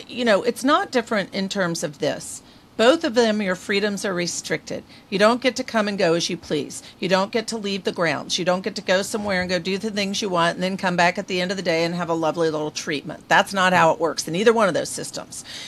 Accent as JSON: {"language": "English", "region": "Texas", "country": "United States", "said": "I'm from Texas, so you are right on the money when you're describing it."}